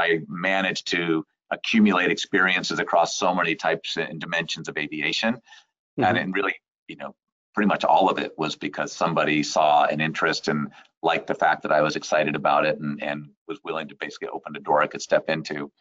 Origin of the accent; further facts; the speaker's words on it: California, United States; moved away as an adult; now in Bend, United States; So even though I grew up in the Bay Area and worked in the Bay Area and went to school in Southern California, in about 2004 or so, we moved up to Bend, Oregon